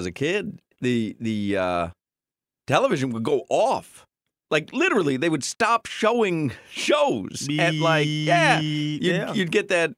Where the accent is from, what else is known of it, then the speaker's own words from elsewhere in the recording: Chicago, Illinois, United States; It used to be, you know, I guess Johnny Carson, I grew up in Chicago, so Johnny Carson came on at 10:30.